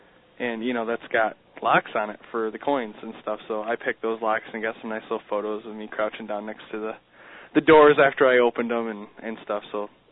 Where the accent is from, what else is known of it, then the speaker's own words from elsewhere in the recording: Michigan, United States; Because I'm actually from Michigan. And I went up there all the time as a kid